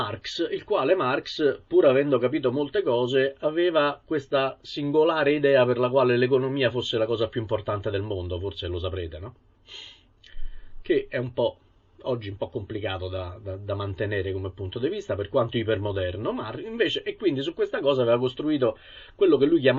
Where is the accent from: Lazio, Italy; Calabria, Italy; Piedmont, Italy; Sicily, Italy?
Lazio, Italy; Rome; E questo mi chiama chiaramente in causa, essendo romano.